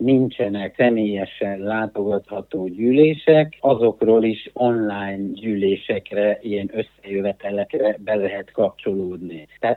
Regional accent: Târgu Mureș, Mureș County, Romania; Én is Marosvásárhelyi vagyok

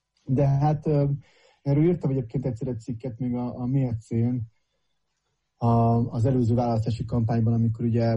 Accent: Budapest, Hungary; also born or lived in Szentendre; És hát én ezért beszélek magyarul, mert én Budapesten születtem, és ugye aztán ott is Szentendrén és Budapesten nőttem föl.

